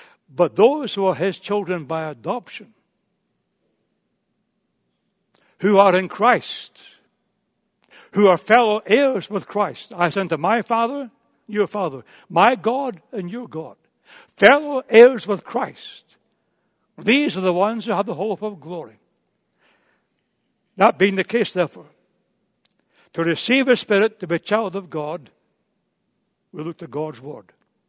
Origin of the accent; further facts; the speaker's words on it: Scotland, United Kingdom; when I grew up in Scotland